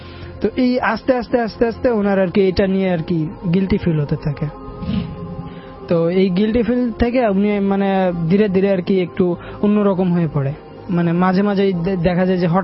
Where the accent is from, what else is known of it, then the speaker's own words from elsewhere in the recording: Khulna, Khulna Division, Bangladesh; গ্রামের বাড়ি হচ্ছে খুলনাতে